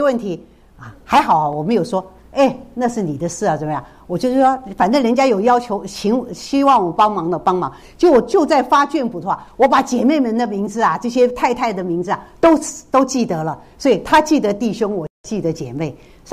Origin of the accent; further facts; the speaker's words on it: Taiwan; 我是在台湾很平顺的环境长大的，我也没有在这种这个军这个等于说是军人子弟